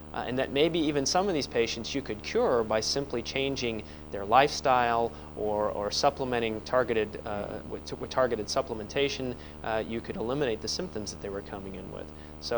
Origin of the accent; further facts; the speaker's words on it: Houston, Texas, United States; I was raised in Texas, in Houston, Texas, so the southern part of Texas